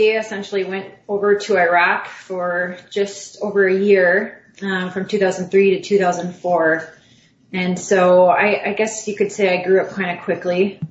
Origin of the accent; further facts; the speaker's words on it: Wisconsin, United States; now in Florida, United States; I was raised actually in Wisconsin, and I live down in Florida.